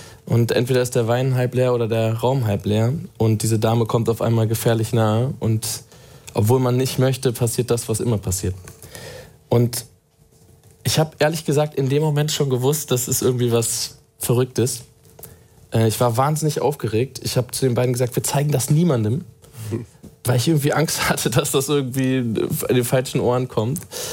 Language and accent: German; North Rhine-Westphalia, Germany; weil wir haben bei uns zu Hause in Ostwestfalen